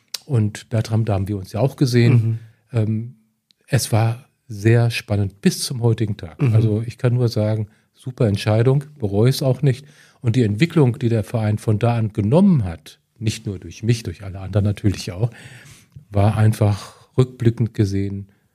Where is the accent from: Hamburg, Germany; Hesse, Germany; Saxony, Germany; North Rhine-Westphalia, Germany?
Hesse, Germany; Marburg; ich komme doch aus Marburg, kann doch vorbeikommen.